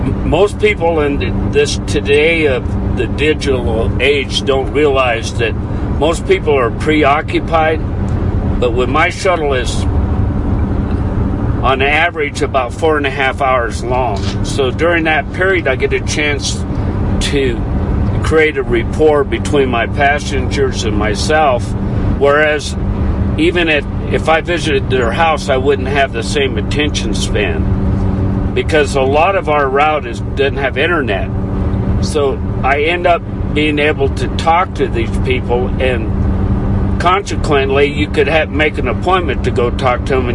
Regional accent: Thermopolis, Wyoming, United States; also born or lived in Buffalo, Wyoming; Thermopolis and Buffalo, Wyoming. Half my family lived in Buffalo, Wyoming, the other half in Thermopolis.

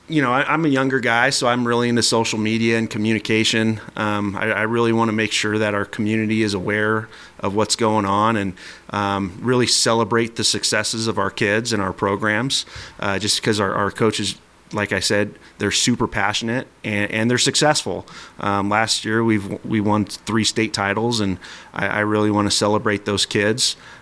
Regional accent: Oregon, United States; moved away as an adult; I born and raised in Oregon. This is actually my first job outside of Oregon.

